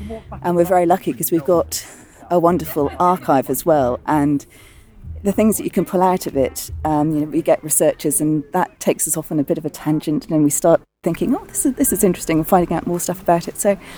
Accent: Hereford, West Midlands, United Kingdom; I saw something in my hometown. I needed to move back to my hometown, and this cider museum position came up

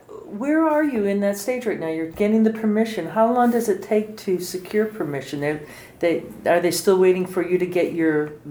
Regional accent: United States; but being an American, of course, there's a lot that goes back and forth between Russia and America

